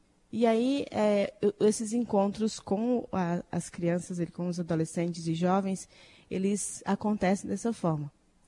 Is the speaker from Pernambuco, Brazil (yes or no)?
no; Piauí, Brazil; moved away; Eu sou natural do Piauí, moro aqui já na região sul, entre as idas e vindas, há mais de 20 anos, né?